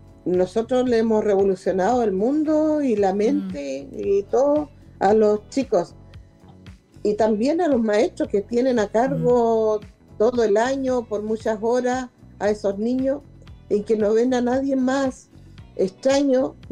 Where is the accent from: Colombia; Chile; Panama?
Chile; Los Lagos; pero no importaba porque yo soy chilota